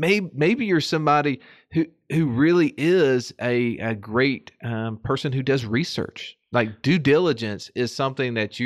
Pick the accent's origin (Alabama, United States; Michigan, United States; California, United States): Alabama, United States; Birmingham; I'm from Birmingham, Alabama. I'm a financial coach and my superpower is talking.